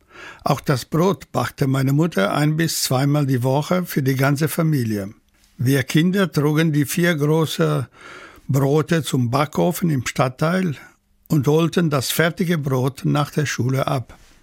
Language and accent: German; Alberobello, Apulia, Italy; vor allem in Alberobello in der Provinz Bari, mein Geburtsort und meine erste Heimat.